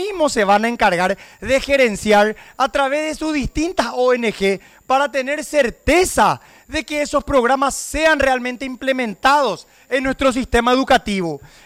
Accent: Paraguay; yo lo hago primero como paraguayo y segundo como un padre de familia preocupado con sus dos hijos varones.

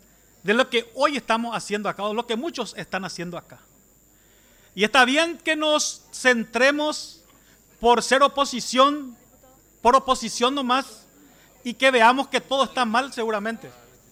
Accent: Paraguay; Pero si queremos trabajar, unámonos juntos como paraguayos.

